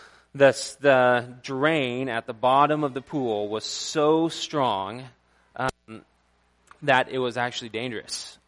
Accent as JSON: {"language": "English", "town": "Fort Worth", "region": "Texas", "country": "United States", "tie": "born or raised there", "said": "I grew up in Fort Worth, Texas, and in downtown Fort Worth, they have these fountains."}